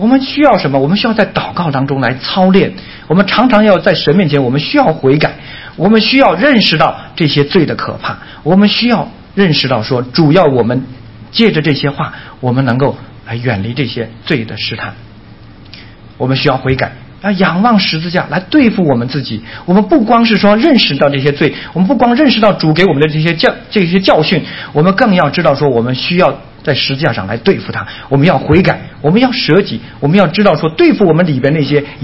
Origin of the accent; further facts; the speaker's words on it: Beijing, China; 我原来国内是做外贸的。做外贸的人有一个，第一个北京人，第二做外贸的，你知道北京有一个大爷的脾气啊。